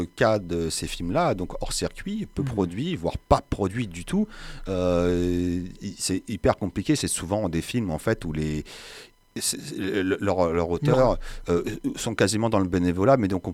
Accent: Paris, Île-de-France, France; moi, j'y habite pas, mais je suis Parisien. Je suis un peu entre les deux.

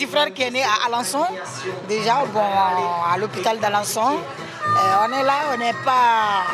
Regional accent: Mauritania; French is a second language; De la Mauritanie. On est de la Mauritanie.

